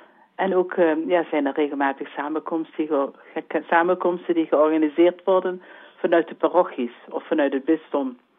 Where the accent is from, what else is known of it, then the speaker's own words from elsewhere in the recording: Netherlands; born there; Ik ben in Nederland geboren